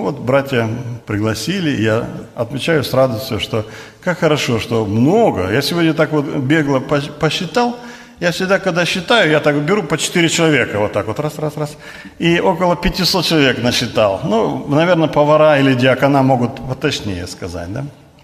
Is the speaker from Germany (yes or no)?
yes; Germany; я тоже из Германии.